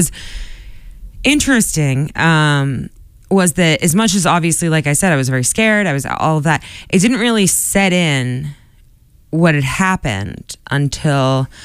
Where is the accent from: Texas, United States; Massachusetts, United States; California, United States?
Massachusetts, United States; Quincy; I grew up in Quincy, which is just a hop and a skip from Boston